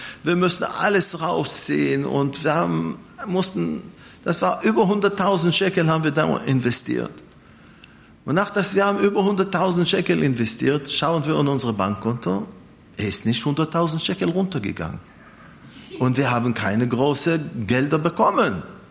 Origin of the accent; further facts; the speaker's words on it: Israel; now in Germany; Ich komme zwar aus Israel, aber in Deutschland versuche ich, deutsch zu sein.